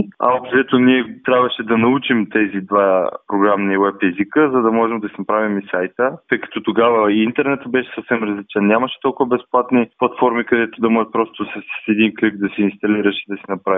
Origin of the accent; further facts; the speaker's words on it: Dobrich, Dobrich Province, Bulgaria; Ние тогава бяхме в едно училище от Добрич, ние сме от Добрич